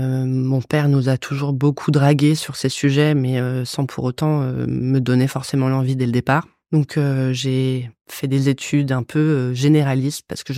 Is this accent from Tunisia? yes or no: no; Boulogne-Billancourt, Île-de-France, France; born there; also born or lived in Paris / Rennes; Alors, je suis née à Boulogne-Billancourt avec des parents qui étaient tous les deux nés à Rennes. Donc, j'ai, depuis mon enfance, toujours été un peu entre Paris et Rennes. Tous mes grands-parents étaient en Bretagne